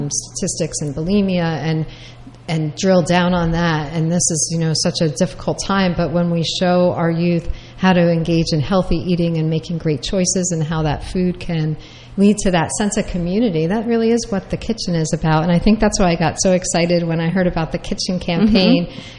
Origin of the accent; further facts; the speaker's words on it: New Jersey, United States; I know I am Italian, and my Italian grandmother, every Sunday, she made, of course, it's gravy. I'm from North Jersey.